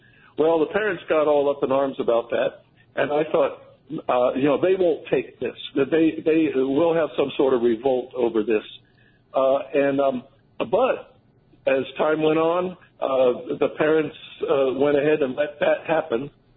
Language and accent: English; St. Petersburg, Florida, United States; I grew up in St. Petersburg, Florida, and like the rest of your listeners, I'm a senior citizen.